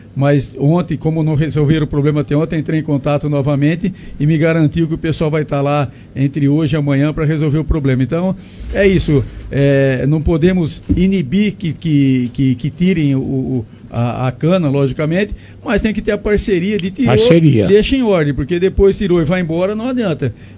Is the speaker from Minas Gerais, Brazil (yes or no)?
no; Monte Alto, São Paulo, Brazil; born there; Nasci em Monte Alto, no bairro rural da Tabarana, no sítio.